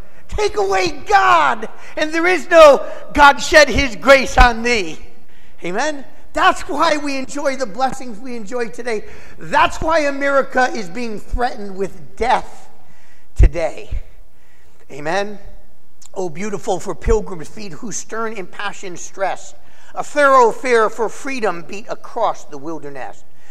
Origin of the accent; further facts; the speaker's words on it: United States; I'm so glad that I'm American. Because I'm so proud to be called an American.